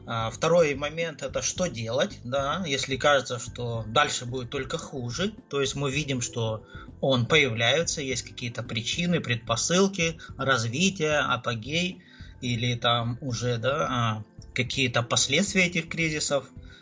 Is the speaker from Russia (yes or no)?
yes; Krasnodar, Krasnodar Krai, Russia; из Краснодара. У нас немножко идет дождь. Я рад всех слышать.